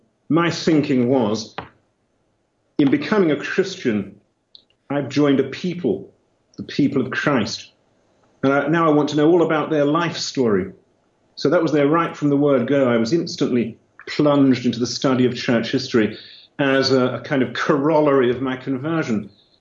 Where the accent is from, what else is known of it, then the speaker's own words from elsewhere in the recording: London, United Kingdom; moved away as an adult; I am English, not Scottish. I was born and brought up in London, and I first came up to Scotland a very long time ago.